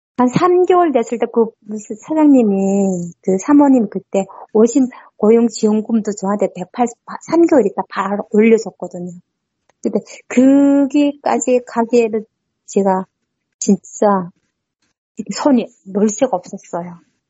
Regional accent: North Korea; accent: North Korean dialect; now in South Korea; 저 면접하는 과정에 제가 북한 사투리가 나왔나 봐요.

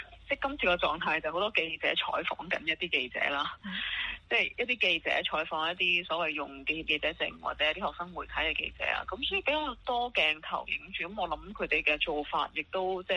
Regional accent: Hong Kong; 即係而家作為一個香港人，好難打算得太遠。

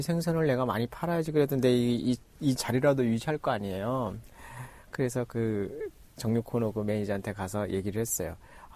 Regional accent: North Korea; now in South Korea; 제가 북한에서 왔다고 바로 이야기를 했어요.

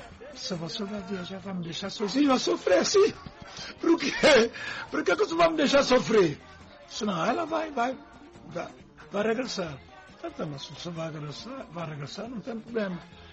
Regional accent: São Tomé & Príncipe; para mim, que eu sou santomense, sou feijão com arroz, eu gosto de todas.

